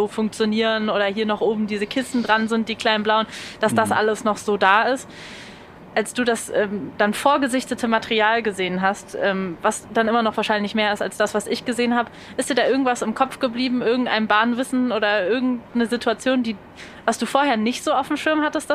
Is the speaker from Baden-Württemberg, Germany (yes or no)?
no; Berlin, Germany; ich bin Berlinerin